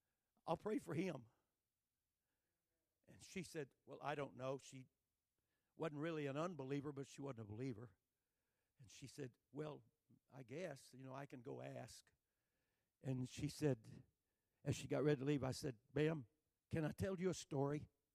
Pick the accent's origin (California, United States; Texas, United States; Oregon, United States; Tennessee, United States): Texas, United States; And I'm from Texas.